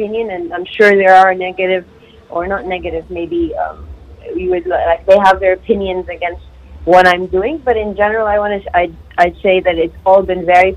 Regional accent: Saudi Arabia; growing up in Saudi, I didn't really have that opportunity to pursue, whether it's go-karting or even just driving.

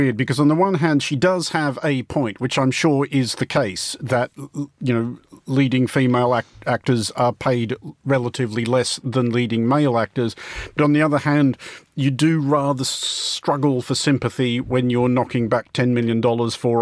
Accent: Australia; as an Australian

